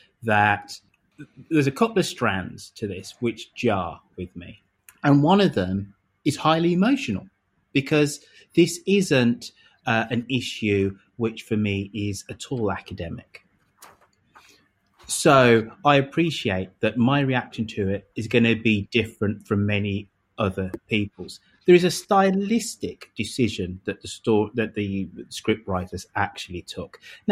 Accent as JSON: {"language": "English", "town": "Cumberland", "region": "North West England", "country": "United Kingdom", "said": "I'm not from Wolverhampton. I'm from Cumberland. Well, you know, I mean, you're going to try and do a mock comedy me. At least get the accent right. You know, you've got me 20 miles wrong."}